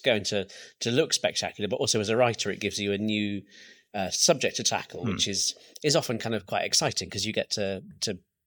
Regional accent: Derby, East Midlands, United Kingdom; Because I'm from Derby originally

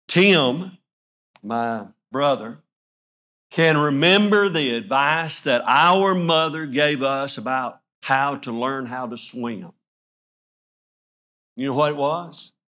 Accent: Adamsville, Alabama, United States; I remember as a child growing up in Adamsville, Alabama, and one day there was in our little community a situation that arose

